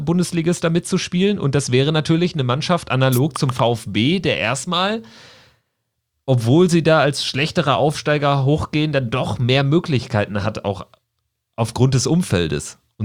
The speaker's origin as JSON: {"language": "German", "town": "Bielefeld", "region": "North Rhine-Westphalia", "country": "Germany", "said": "Und wenn ich jetzt aber als Bielefelder daran gehen würde, ganz strategisch"}